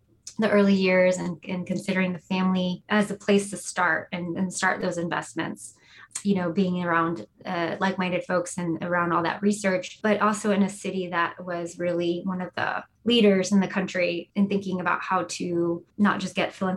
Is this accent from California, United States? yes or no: no; Texas, United States; But I grew up in the Fort Bend County area, and now we live in Harris County.